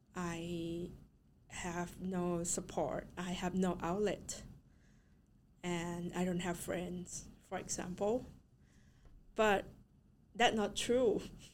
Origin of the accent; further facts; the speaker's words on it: Thailand; English is a second language; moved away; And for myself, I'm from Thailand in Southeast Asia, so Center for Southeast Asian Studies is kind of an outlet for me.